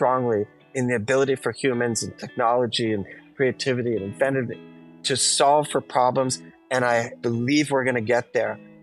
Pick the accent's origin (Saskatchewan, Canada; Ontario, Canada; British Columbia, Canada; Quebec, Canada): Quebec, Canada; Montreal; I grew up in Montreal, Canada.